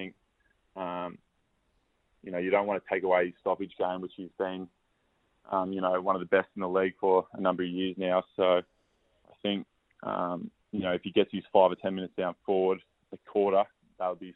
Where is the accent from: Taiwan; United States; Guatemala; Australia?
Australia; Bright, Victoria; moved away as an adult; now in Perth, Australia; I'm from Bright, so a couple of hours out of Melbourne. So ever since I've got to Perth, it's been a pretty easy transition.